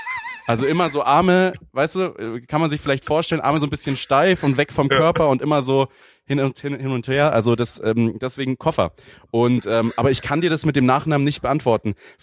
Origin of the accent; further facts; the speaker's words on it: Brunnthal, Bavaria, Germany; Bruntal, falls dir das irgendwas sagt, falls du dich in München irgendwie auskennst, das ist südlich von München. Mittlerweile auch Little America genannt, weil da alles hingestellt wurde im Stil, wie man es aus den ganzen Vororten in Amerika kennt